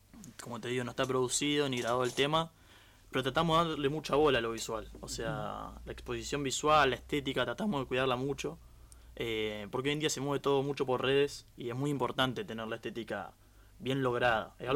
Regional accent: Santo Tomé, Santa Fe, Argentina; somos ahí de Santo Tomé, barrio El Tanque, y vivía a 4 cuadras de mi casa.

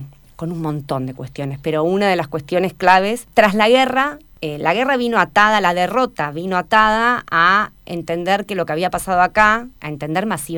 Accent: Bahía Blanca, Buenos Aires Province, Argentina; Yo soy de Bahía Blanca. Bahía es una ciudad del sur de provincia de Buenos Aires que está en el litoral atlántico

